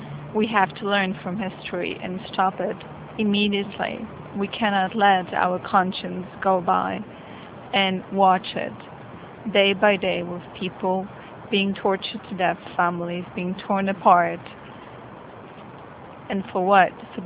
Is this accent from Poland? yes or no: yes; Poland; English is a second language; now in Boston, United States; I came here from Boston. I'm Polish, from Polish born